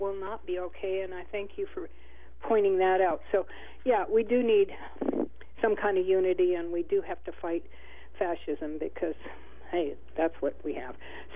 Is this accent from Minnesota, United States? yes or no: no; Ohio, United States; like in my hometown, it's been turned into a ghost town. It was a heavily industrialized town, and now in Ohio, and now it's the Rust Belt.